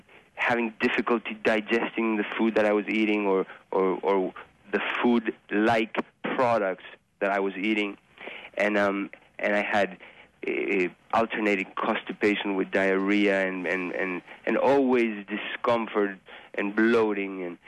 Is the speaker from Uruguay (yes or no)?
yes; Uruguay; I grew up in Uruguay in a country, it's a small country that basically did not have any supermarkets or any processed foods